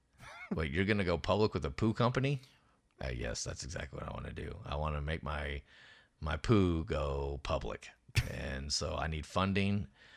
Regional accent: United States; It's all right. I'm American.

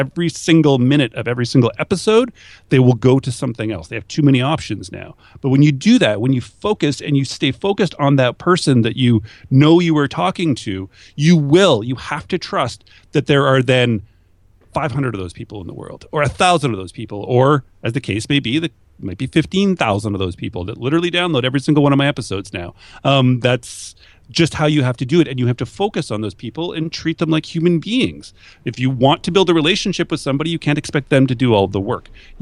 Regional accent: Canada; because they're Canadian, I'm Canadian.

